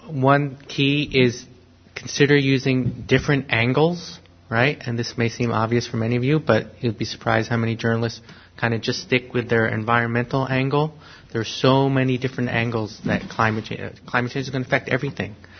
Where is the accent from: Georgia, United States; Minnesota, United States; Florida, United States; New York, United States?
New York, United States; in my hometown, just a small example, I grew up in New York.